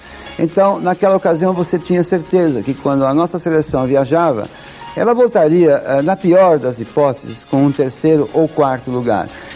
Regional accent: Argentina; also born or lived in São Paulo; Eu sou filho de argentinos e eu me formei na Argentina

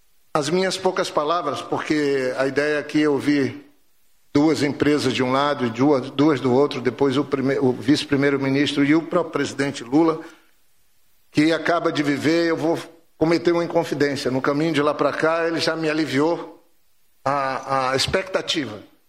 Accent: Acre, Brazil; eu vim do Acre, da Amazônia, a região que é originária da borracha, a Hevea brasiliense.

